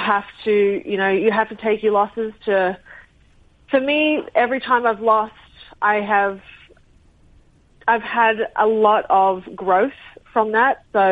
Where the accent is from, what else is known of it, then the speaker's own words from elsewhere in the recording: Australia; I'm Australian.